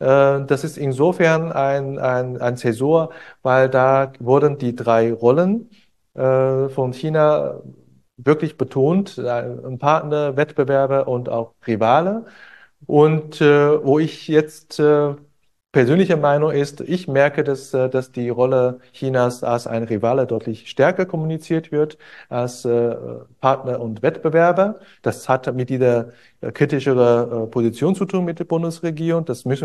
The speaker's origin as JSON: {"language": "German", "town": "Hanover", "region": "Lower Saxony", "country": "Germany", "said": "ich komme aus Hannover."}